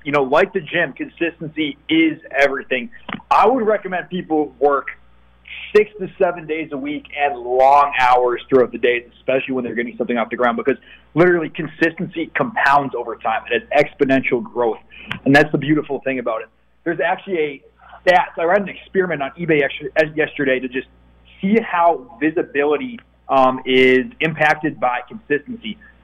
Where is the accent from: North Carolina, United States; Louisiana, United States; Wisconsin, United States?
Wisconsin, United States; Yeah, so I grew up in a tiny little town in Wisconsin, bro. Tiny town, really small town, Midwest mindset.